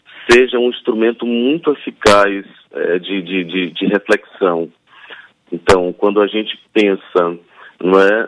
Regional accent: Cruz das Almas, Bahia, Brazil; Pois é, eu nasci em Cruz das Almas, está no Recôncavo baiano, venho de uma família de professoras primárias, e tive a sorte de nascer ao fundo da biblioteca da minha cidade.

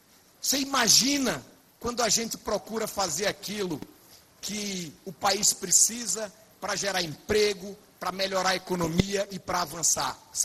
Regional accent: Northeast Region, Brazil; E eu também, como nordestino, me senti desrespeitado.

